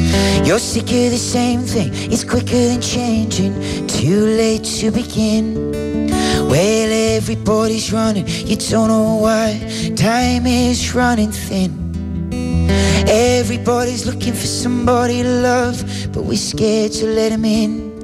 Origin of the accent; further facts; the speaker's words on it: Brighton, South East England, United Kingdom; So I started in my hometown in Brighton in England, and I loved it.